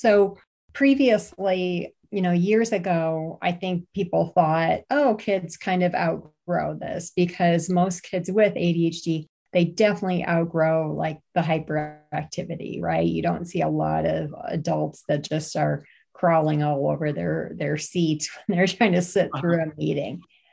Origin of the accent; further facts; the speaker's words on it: Wisconsin, United States; I'm from Wisconsin originally.